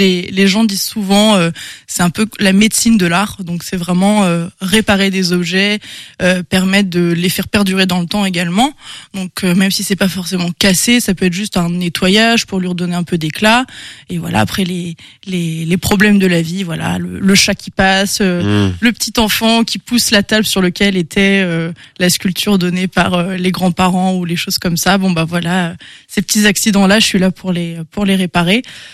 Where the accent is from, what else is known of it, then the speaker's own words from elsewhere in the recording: Paris, Île-de-France, France; now in Angers, France; j'ai 34 ans, je suis originaire de Paris et ça fait maintenant 2 ans et demi que j'ai emménagé à Angers.